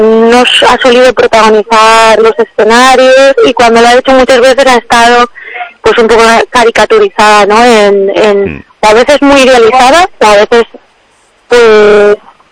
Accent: Madrid, Community of Madrid, Spain; yo realmente soy de Madrid.

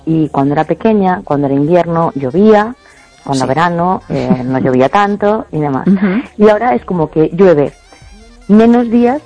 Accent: A Coruña, Galicia, Spain; Y yo, por ejemplo, que soy de Coruña

